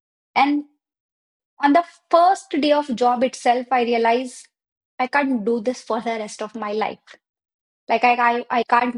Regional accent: India; and I'm a business coach for coaches and I'm from India.

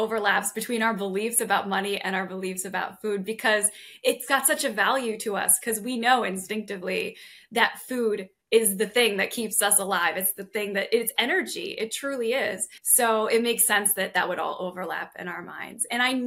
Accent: New York, United States; I'm from New York.

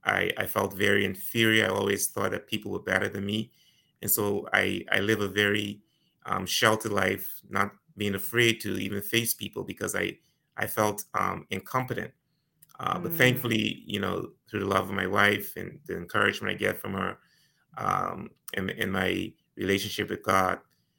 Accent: Turks & Caicos Islands; growing up in the Turks and Caicos Islands, I felt very inferior. You know, my family didn't have much.

